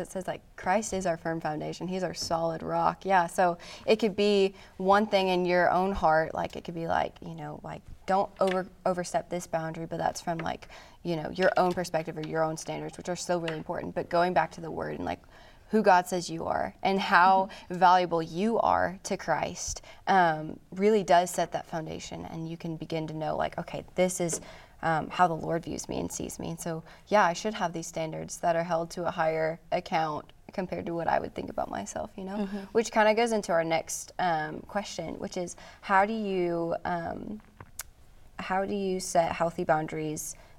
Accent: Nashville, Tennessee, United States; I'm from Nashville, and I'm also 20.

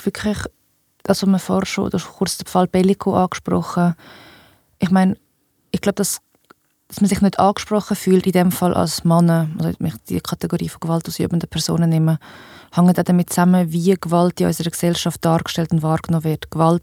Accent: Switzerland; Bei uns in der Schweiz ist alles immer langsamer und schwerer durch den Föderalismus, das ist so.

